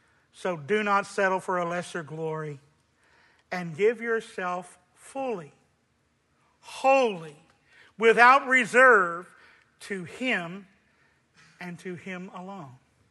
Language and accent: English; United States; I love my country. I'm proud that I am an American. I would rather live here than anywhere else.